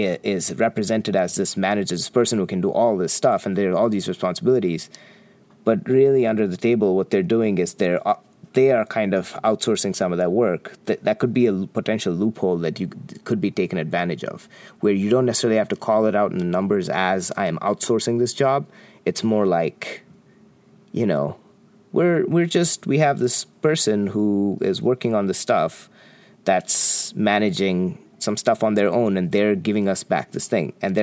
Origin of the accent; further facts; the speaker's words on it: Qatar; I grew up in Qatar. My dad worked in Qatar for 37 years. It was an interesting little country.